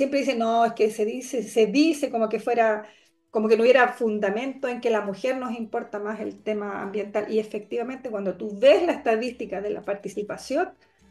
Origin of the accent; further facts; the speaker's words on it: Santiago, Santiago Metropolitan Region, Chile; now in Arica, Chile; Bueno, yo llevo 20 y tantos años trabajando en el norte de Chile, más de 20. Yo soy santiaguina, pero a mí me adoptó Arica.